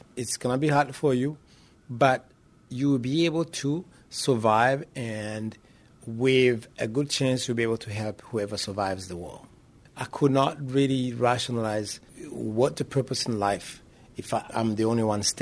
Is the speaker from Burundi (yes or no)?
yes; Burundi; English is a second language; now in United States; When I first came, I didn't speak any English. Most people in Burundi speak Kirundi.